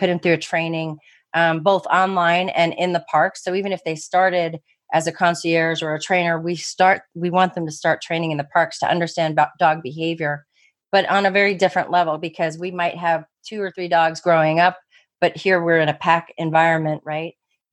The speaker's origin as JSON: {"language": "English", "region": "New Jersey", "country": "United States", "said": "I'd like people to be straightforward with me. I'm from New Jersey. I'm just that way."}